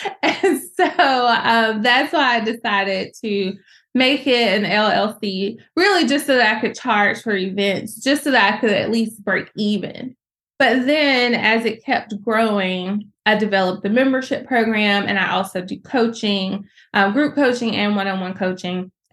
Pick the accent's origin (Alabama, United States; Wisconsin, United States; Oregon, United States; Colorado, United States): Alabama, United States; Birmingham; also born or lived in Louisville; So I'm based in Birmingham, Alabama. You can probably hear my accent. I had just moved back to Birmingham. So I'm from Birmingham originally. I was living in Louisville, Kentucky, where I was working as a newspaper reporter.